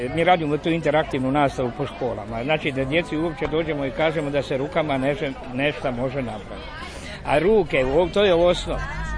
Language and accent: Croatian; Slavonski Brod, Brod-Posavina County, Croatia; dolazim iz Slavonskog Broda i kovač sam po zanimanju.